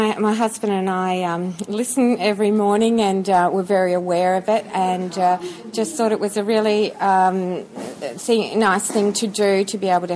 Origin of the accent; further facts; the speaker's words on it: Sherwood, Queensland, Australia; I'm from Sherwood.